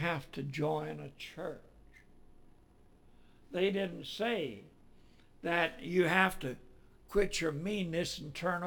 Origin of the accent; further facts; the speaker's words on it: Texas, United States; When I was born, I was born in Texas. I didn't know what the United States was for a long time, you know. Even when I went to school, they taught Texas history.